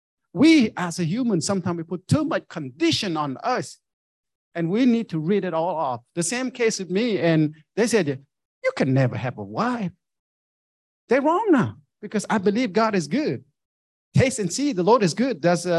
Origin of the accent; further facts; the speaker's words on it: Vietnam; English is a second language; I grew up in Vietnam.